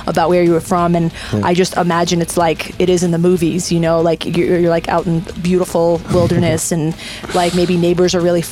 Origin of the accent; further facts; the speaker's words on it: New York, United States; Hey, listen, just know that I'm from New York, so I'm not putting down New York at all.